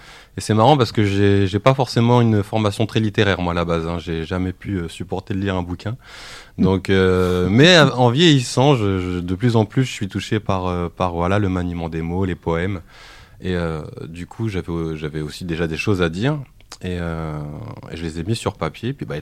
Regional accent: Crépy-en-Valois, Hauts-de-France, France; also born or lived in Paris suburbs; j'ai 39 ans. Donc, je suis de Crépy-en-Valois. Donc, Crépy-en-Valois, c'est une grande histoire d'amour aussi parce que ça fait 25 ans que j'y suis. En collège, j'ai fait mes classes ici, quoi.

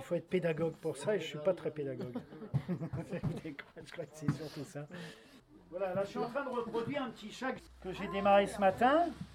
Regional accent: Senlis, Hauts-de-France, France; born there; now in Barbery, France; je suis né à Senlis. Je suis né à Senlis, je suis parti pendant un petit moment, et puis il y a 30 ans, je me suis installé ici, à Barbery.

